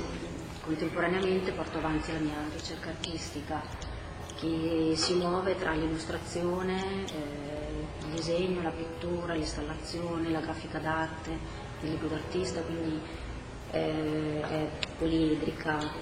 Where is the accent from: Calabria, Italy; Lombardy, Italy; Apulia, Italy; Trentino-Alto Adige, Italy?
Trentino-Alto Adige, Italy; Trento; now in Venice, Italy; sono di Trento. nata e cresciuta in città, ma da 5 anni circa vivo a Venezia, perché ho studiato all'Accademia di Belle Arti